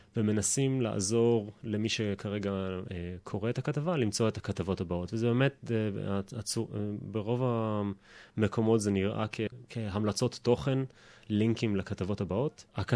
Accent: Haifa, Haifa District, Israel; moved away as an adult; now in Australia; אני גדלתי בישראל, חיפאי במקור, למדתי בריאלי, שירתי בחיל אוויר, למדתי בטכניון, במדעי המחשב

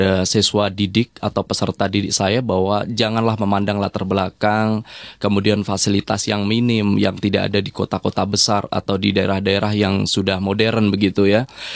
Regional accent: Kalimantan, Indonesia; saya yang berasal dari Kalimantan ini

